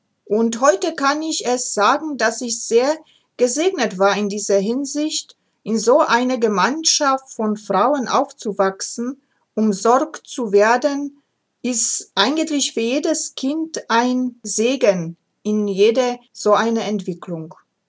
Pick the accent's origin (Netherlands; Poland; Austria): Poland; Ozimek, Opole Voivodeship; moved away; dass ich gebürtig aus Oberschlesien komme, heute Polen, und ich komme aus kleinen Städtchen namens Ojimek Malapane, nähe der Großstadt Oppeln.